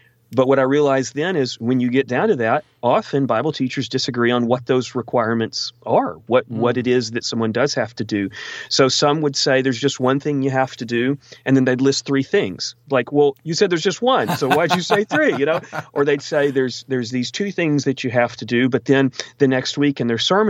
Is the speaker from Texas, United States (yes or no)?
yes; Texas, United States; I grew up in Texas, mm-hmm. still live in Texas, right near the border of Louisiana.